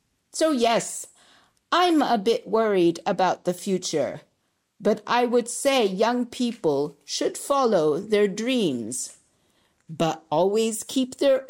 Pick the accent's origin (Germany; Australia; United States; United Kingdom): Germany; first language German; English is a second language; I'm from Germany and my mum is French, so I have always spoken French and German. And I studied English and Italian at school and university.